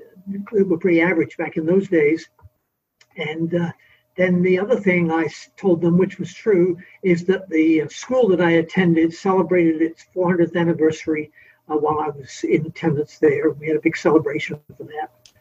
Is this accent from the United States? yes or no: no; Enfield, London, United Kingdom; As I was growing up in the Enfield, England congregation, and Enfield is just a little north of London that's in the south part of England